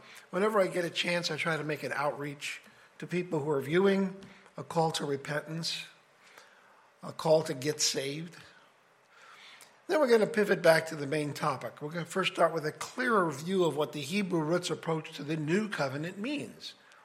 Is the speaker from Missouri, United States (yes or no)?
yes; Fulton, Missouri, United States; Brothers and sisters … from Fulton, Missouri.